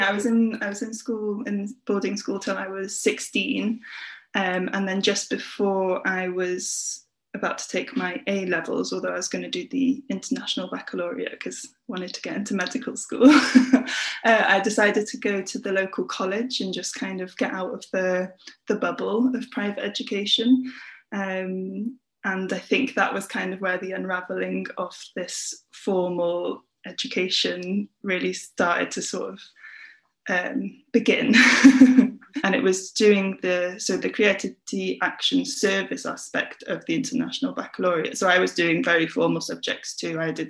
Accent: Wales, United Kingdom; When I went, it was so much cheaper as a Welsh person to stay at a Welsh university, to go to a Welsh university.

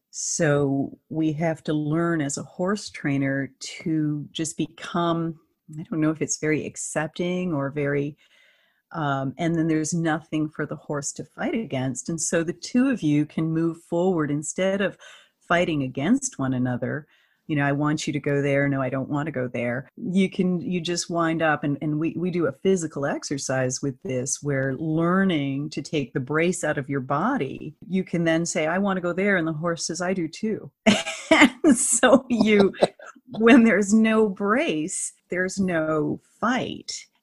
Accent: Canada; I'm Canadian

